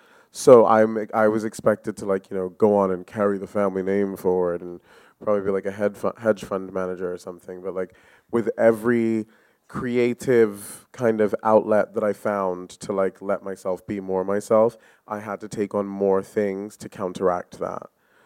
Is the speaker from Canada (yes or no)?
no; Ghana; Well, I'm Ghanaian and from a very Ghanaian family who also happened to be a very well-known Ghanaian family.